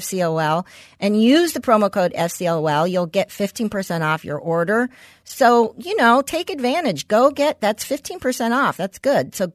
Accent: West Hills, California, United States; It's a block from where I grew up in West Hills.

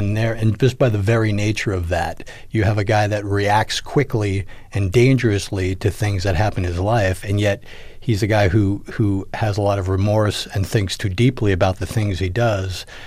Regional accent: Rahway, New Jersey, United States; I grew up in, the very white suburbs of New Jersey

